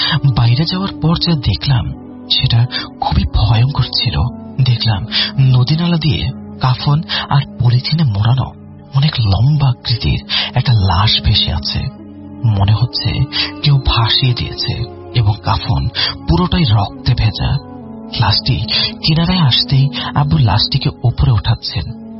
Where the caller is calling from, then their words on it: Natore, Rajshahi Division, Bangladesh; আমি নাটোরের ওয়ালে ইউনিয়ন থেকে বলছি।